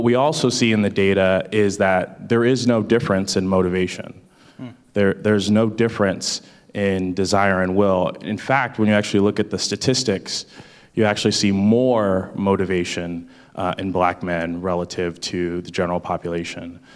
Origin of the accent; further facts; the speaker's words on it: Columbus, Ohio, United States; So I grew up in Columbus, when I was in eighth grade, we moved from one neighborhood to the next, a difference of 5 miles.